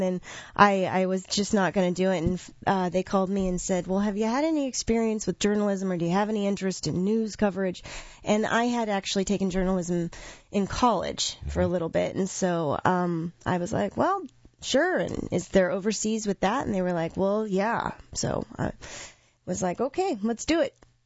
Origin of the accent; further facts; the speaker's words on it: Seattle, Washington, United States; Washington State. I'm from Seattle originally. Mm-hmm. Well, I grew up back and forth in between Eastern and Western Washington, but Seattle mostly.